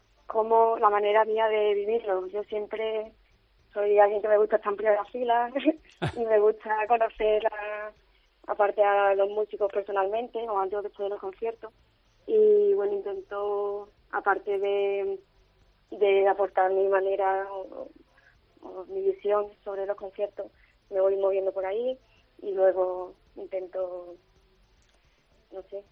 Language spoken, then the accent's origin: Spanish; Faraján, Andalusia, Spain; also born or lived in Málaga; Bueno, nací en Málaga, pero vamos, que me considero de Faraján porque toda mi familia es de allí.